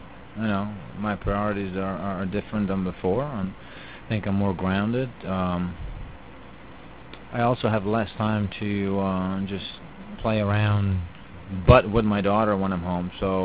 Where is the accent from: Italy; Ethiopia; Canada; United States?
Italy; English is a second language; not a stereotypical Italian guy that, you know, imagine. It helped me to be noticed a little more, and my accent helped me a lot.